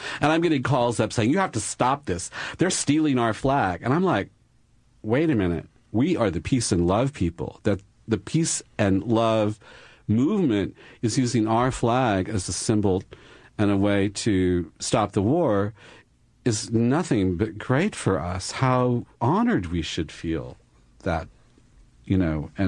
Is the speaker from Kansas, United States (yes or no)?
yes; Kansas, United States; I grew up in Kansas. I'm a Midwest boy.